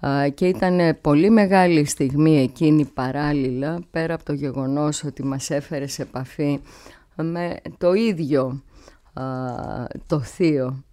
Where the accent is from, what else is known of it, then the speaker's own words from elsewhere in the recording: Rhodes, South Aegean, Greece; Είναι η πατρίδα μου και τη λατρεύω.